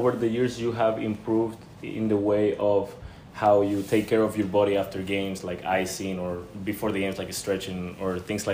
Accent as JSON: {"language": "English", "country": "Mexico", "said": "I'm from Mexico."}